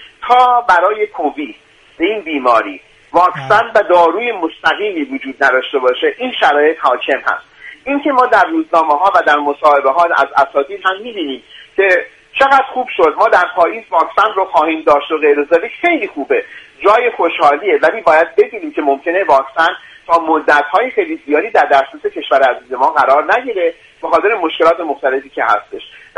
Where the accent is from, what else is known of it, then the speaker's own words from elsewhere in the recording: Sari, Mazandaran, Iran; من اهل شمال هستم، اهل مازندران و ساری ام.